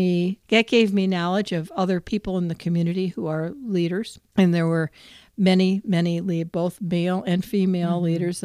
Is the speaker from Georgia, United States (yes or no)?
no; Michigan, United States; And I grew up in the Detroit area, which is code for didn't live in Detroit. I was grew up in a suburb.